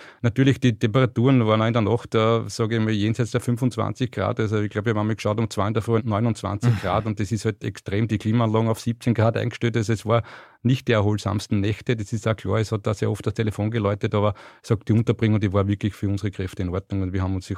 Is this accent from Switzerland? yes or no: no; Austria; Das wird gar nicht so zu einem großen Waldbrand bei uns in Österreich kommen, also nicht sehr oft, weil wir einfach die Freiwilligen einfach schnell vor Ort haben.